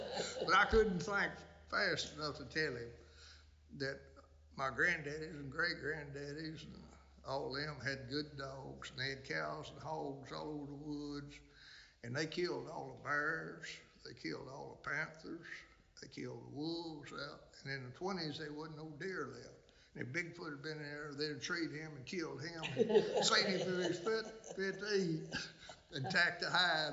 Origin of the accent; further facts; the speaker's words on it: Chester, United States; he found out, said, you from Chester? I said, yes, sir, I'm from Chester.